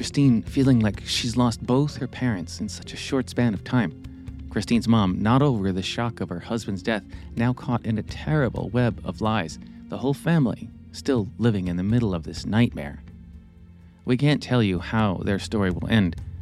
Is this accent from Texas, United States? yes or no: no; New Jersey, United States; She's in her 70s and lives not far away from where I grew up in New Jersey, which was obvious from the moment I got her on the phone.